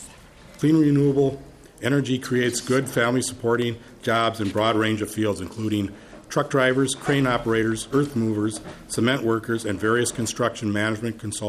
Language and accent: English; Minnesota, United States; And as a Minnesotan, I cherish our lakes, streams, and rivers.